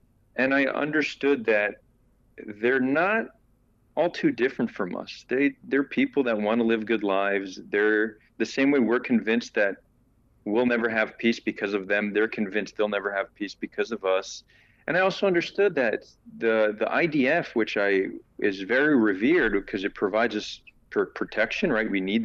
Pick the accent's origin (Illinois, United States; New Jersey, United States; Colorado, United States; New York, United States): New Jersey, United States; So, you know, I grew up in New Jersey to a Jewish American Israeli household.